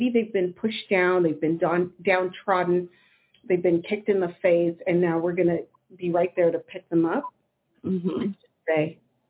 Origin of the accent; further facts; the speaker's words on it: Toronto, Ontario, Canada; born there; also born or lived in Senegal; I would say that, firstly, I was born in Toronto, and then my dad was working on a doctorate in West Africa, so I lived very early on in a Muslim country, French-speaking, Senegal.